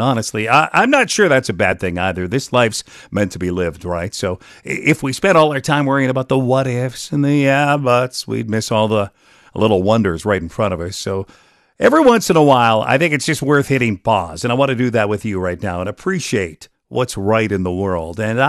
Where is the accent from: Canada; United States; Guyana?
Canada; Regina, Saskatchewan; when I was a kid growing up in Rosemont, Radio sat on top of the bread box. My dad always had it dialed into CJME.